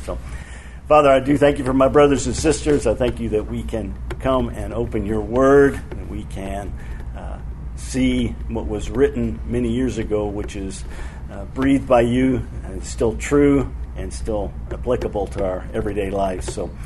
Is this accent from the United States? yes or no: yes; Kentucky, United States; So I'm from Kentucky, and so my Hebrew is pretty weak.